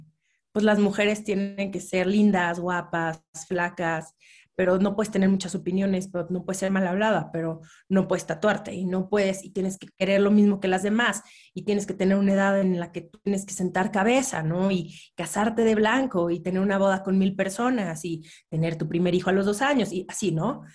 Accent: Mexico City, Mexico; yo nací, crecí en la Ciudad de México

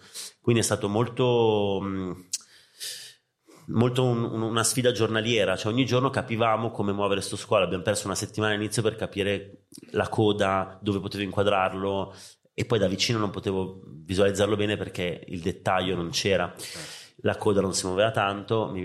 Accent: Rome, Lazio, Italy; Sono di Roma.

